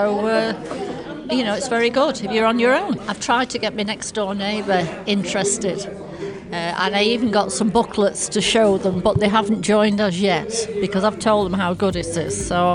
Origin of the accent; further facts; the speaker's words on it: Liverpool, North West England, United Kingdom; now in Littleborough, United Kingdom; I'm from Littleborough, originally from Liverpool.